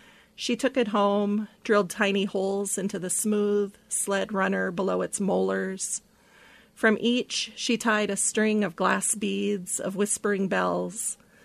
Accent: Sitka, Alaska, United States; I'm from Sitka, Alaska.

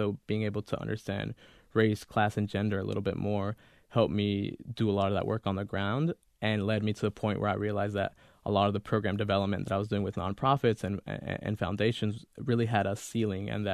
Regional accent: the South, United States; And so, growing up in the South, it's difficult to hold on to, your language, your culture, et cetera.

